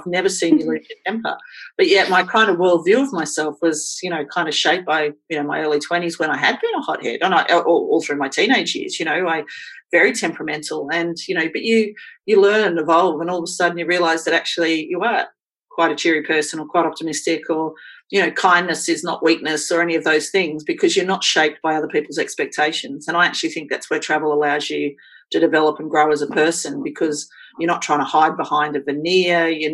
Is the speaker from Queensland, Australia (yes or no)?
yes; Queensland, Australia; born there; I was born in Queensland.